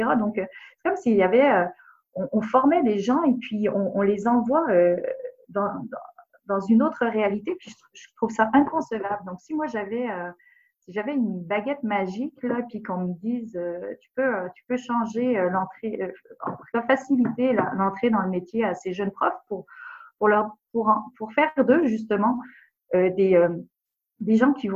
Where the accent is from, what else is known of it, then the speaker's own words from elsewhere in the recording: France; Moi, vous savez, je suis française d'origine, donc ma formation pédagogique, elle vient en fait de ce que j'ai fait en France.